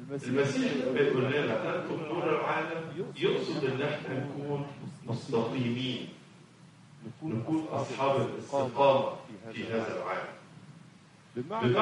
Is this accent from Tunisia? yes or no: no; Egypt; موجودة خميرة في أوروبا؟ عندنا في مصر خميرة.